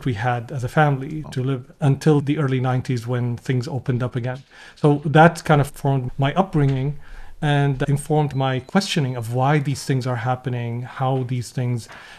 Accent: Syria; English is a second language; But then after that, while growing up in Syria, was kind of, you could live a great life.

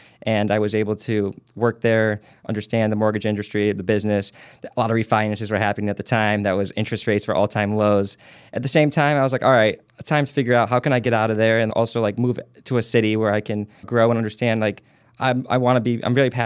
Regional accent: Bloomfield Hills, Michigan, United States; For me, I'm from Bloomfield Hills, Michigan.

